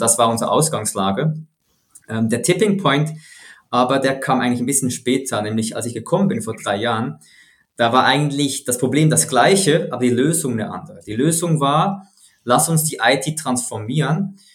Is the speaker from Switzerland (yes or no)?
yes; Switzerland; Ich bin aus der Schweiz, wie du schon gesagt hast.